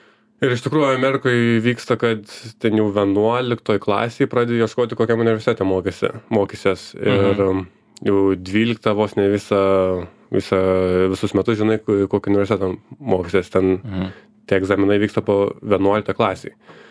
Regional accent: Panevėžys, Panevėžys County, Lithuania; Aš esu iš Panevėžio, gimiau ir užaugau.

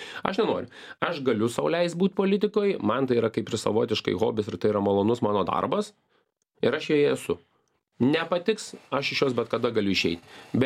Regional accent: Samogitia, Lithuania; Gal dėl to, kad esu pakankamai tiesmukiškas, esu žemaitis, pasakau tai, ką aš mastau

